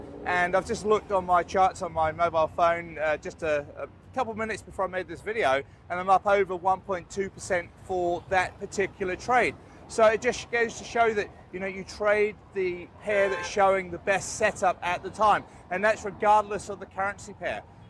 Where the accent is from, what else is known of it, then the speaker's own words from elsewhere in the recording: New Zealand; You know, like I said, I'm from New Zealand